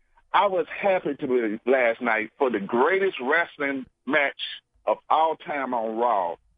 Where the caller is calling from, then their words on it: Memphis, Tennessee, United States; from Memphis, Tennessee